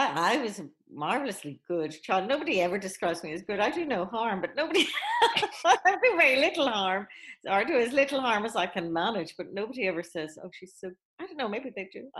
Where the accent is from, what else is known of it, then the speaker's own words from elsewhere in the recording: Ireland; when I was in Catholic school growing up in Ireland. And all schools were Catholic, and of course it was run by nuns